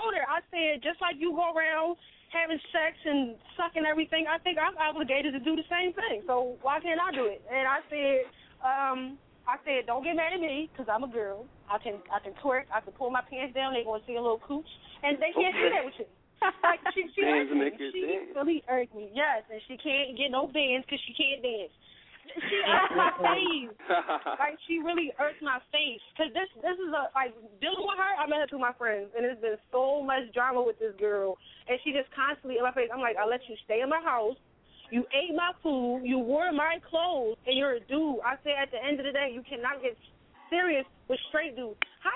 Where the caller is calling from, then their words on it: Philadelphia, Pennsylvania, United States; I'm from West Oak Lane.